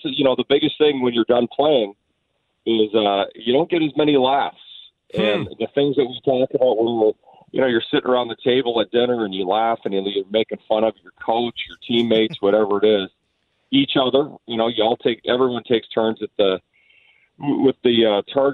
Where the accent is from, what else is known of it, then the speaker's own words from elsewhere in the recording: Canada; I'm Canadian.